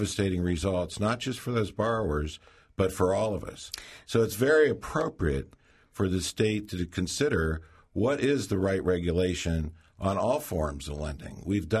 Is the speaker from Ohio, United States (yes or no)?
yes; Youngstown, Ohio, United States; Well, you know, I'm from Youngstown. We knew about loan sharks.